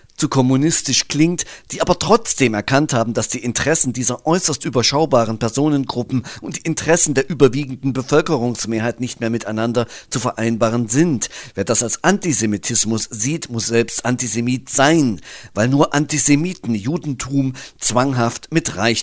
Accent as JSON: {"language": "German", "region": "Thuringia", "country": "Germany", "said": "ich bin Thüringer, darf das, nutze ich den Begriff nicht"}